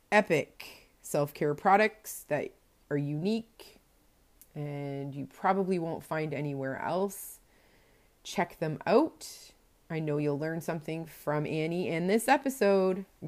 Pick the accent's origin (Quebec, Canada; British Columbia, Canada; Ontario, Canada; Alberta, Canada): Ontario, Canada; Windsor; even though we're from Windsor and we know this is going to happen.